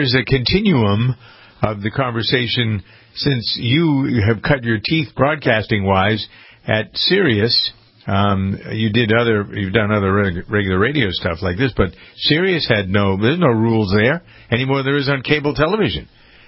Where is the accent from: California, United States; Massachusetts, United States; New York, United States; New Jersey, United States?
Massachusetts, United States; Framingham; we're having an election in my hometown of Framingham tomorrow.